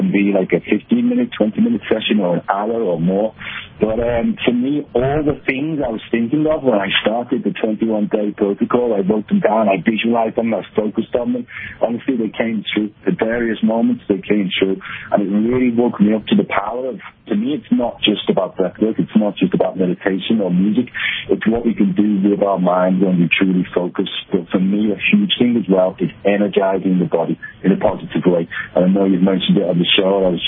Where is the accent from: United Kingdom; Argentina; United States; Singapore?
United Kingdom; Liverpool, North West England; moved away; also born or lived in Barcelona, Spain; I come from Liverpool in the north of England, hence the slightly strange accent. And then I actually lived in Barcelona, Spain for the past 14 years, and I've currently been traveling around the world